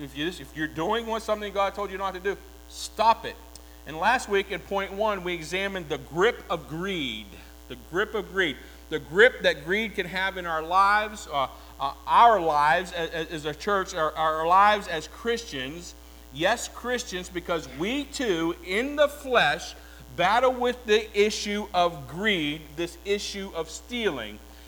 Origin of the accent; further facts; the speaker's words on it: West Virginia, United States; I'm from West Virginia, I can say that.